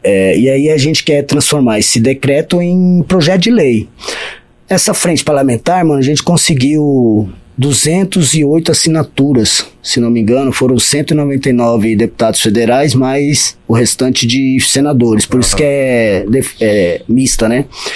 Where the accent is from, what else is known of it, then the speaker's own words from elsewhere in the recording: Barão de Melgaço, Mato Grosso, Brazil; E eu venho do Barão do Melgaço, né, cara? Venho aí da... Vem da beira do rio também.